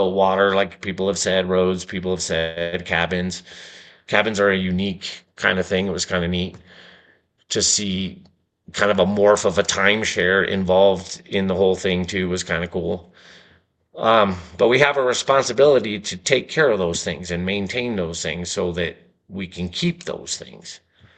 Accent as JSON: {"language": "English", "region": "California", "country": "United States", "said": "We're from California, and the rules and the restrictions, and they're in your business, and all that stuff is kind of what brought us out here also."}